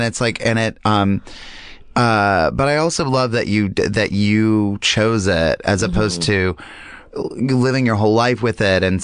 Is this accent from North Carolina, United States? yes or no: yes; Lincolnton, North Carolina, United States; because I grew up in Lincolnton, and we had Cat Square, we had Pumpkin Center.